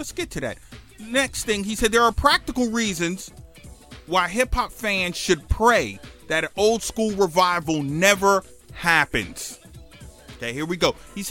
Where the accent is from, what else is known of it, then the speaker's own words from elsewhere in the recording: the South, United States; born there; As a Southerner born at the tail end of 1989, old school hip hop never meant all that much to me.